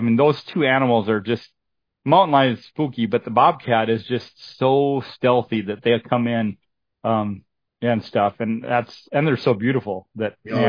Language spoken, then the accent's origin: English; Minnesota, United States; I come from Minnesota, but don't hold that against me.